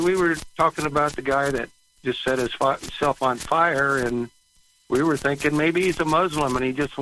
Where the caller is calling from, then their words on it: New Mexico, United States; I'm calling from New Mexico.